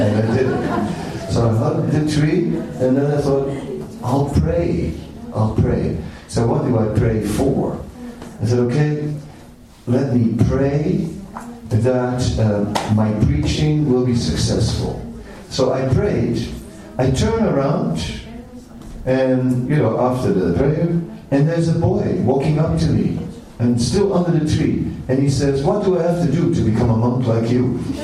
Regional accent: Netherlands; I'm from Holland, you know, it's a very Protestant place.

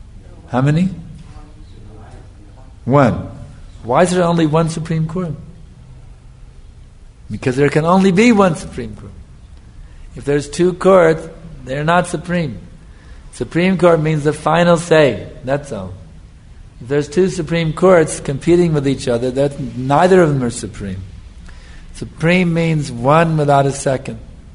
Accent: United States; In the last 20 years, when I grew up in America, we never had beggars, but now they're very common.

